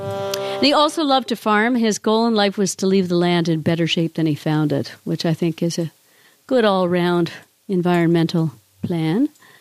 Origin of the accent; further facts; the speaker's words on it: Prince Edward Island, Canada; when I was a kid growing up in Prince Edward Island